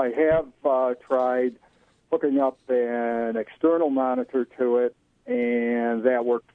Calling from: Pittsburgh, Pennsylvania, United States; I'm calling from Pittsburgh.

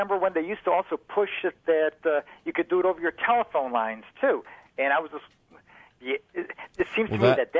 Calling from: Greece, New York, United States; Greece, New York.

